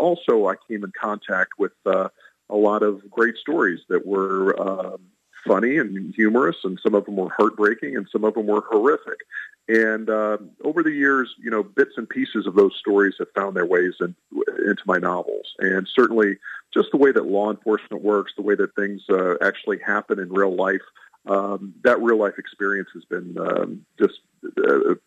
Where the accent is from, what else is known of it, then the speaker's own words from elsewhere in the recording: Alabama, United States; So I was born in Alabama and ended up going to high school in Alabama, but we lived other places. We lived outside the South.